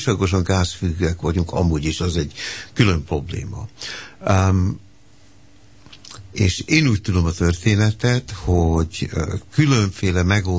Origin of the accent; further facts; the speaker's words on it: Hungary; Hát azt hiszem azért, mert magyarok vagyunk, nem?